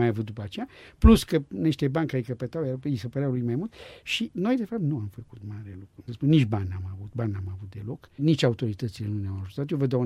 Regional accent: Denmark; Romanian is a second language; Eu vin din Danemarca, o țară de 5 milioane de locuitori, 22 de teatre joacă în fiecare seară la Copenhaga.

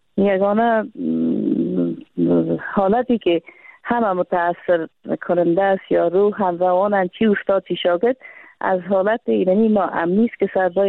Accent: Afghanistan; ما یک افغان افغانستان، یک زن افغانستان

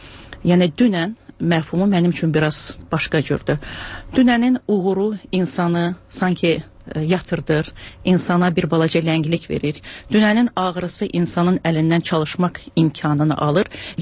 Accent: Shusha, Karabakh, Azerbaijan; also born or lived in Kalbajar; Şuşa mənim uşaqlığımdır, Şuşa mənim gəncliyimdir. Özüm çatam hərbiçi olduğuna görə, Kəlbəcərdə işlədiyinə görə mən Kəlbəcərdə doğulmuşam.

